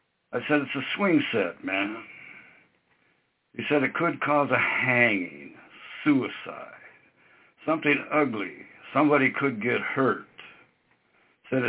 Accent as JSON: {"language": "English", "town": "Watsonville", "region": "California", "country": "United States", "said": "You know, I'm from Santa Cruz, Watsonville."}